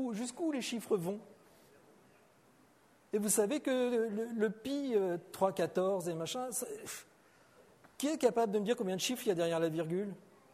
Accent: Normandy, France; C'est une expression de Normandie, ça, le petit haut. Je suis normand, donc forcément, je dis petit haut.

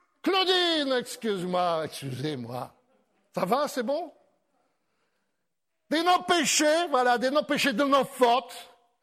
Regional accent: France; oui, je viens de France, je suis un pasteur.

